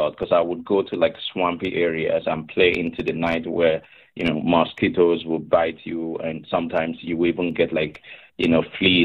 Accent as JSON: {"language": "English", "town": "Akure", "region": "Ondo", "country": "Nigeria", "tie": "born or raised there", "lives_now": "United States", "said": "So I grew up in Akure in the west of Nigeria."}